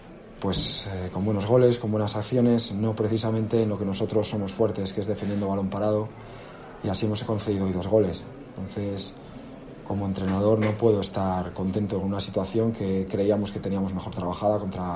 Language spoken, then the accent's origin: Spanish; Valladolid, Castile and León, Spain; yo particularmente, mira, yo soy de Valladolid